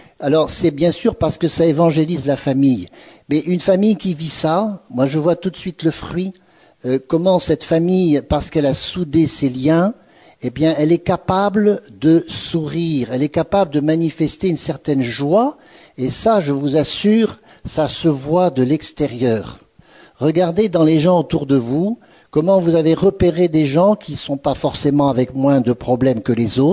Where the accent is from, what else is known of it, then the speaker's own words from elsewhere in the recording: France; Je suis un Français un peu rationnel et je souris pas assez.